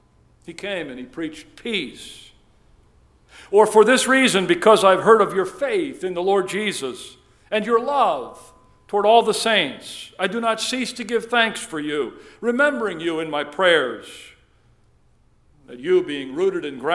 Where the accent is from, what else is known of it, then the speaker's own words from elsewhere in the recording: Emmaus, Pennsylvania, United States; my hometown high school football team, Emmaus High School in Pennsylvania.